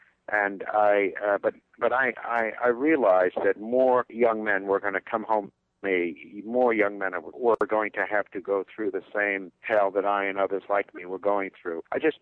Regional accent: Ladysmith, Wisconsin, United States; born there; I was born on July 4th, 1946 in Ladysmith, Wisconsin.

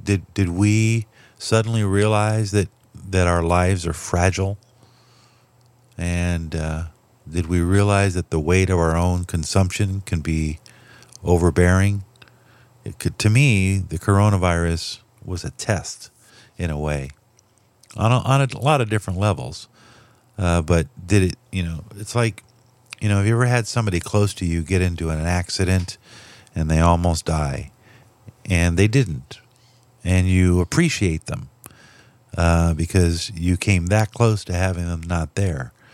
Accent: Los Angeles, California, United States; and I grew up in Los Angeles

